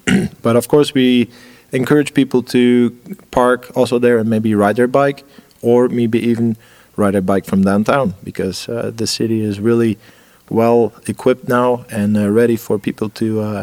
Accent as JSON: {"language": "English", "country": "Belgium", "said": "I'm from Belgium. I'm 41 years old right now."}